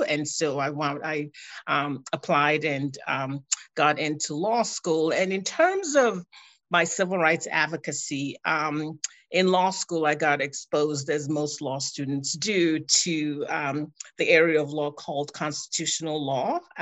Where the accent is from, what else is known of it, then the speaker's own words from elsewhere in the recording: Nigeria; now in United States; I was actually born and raised in Nigeria, which is in West Africa, but I've lived here for well over 30 years.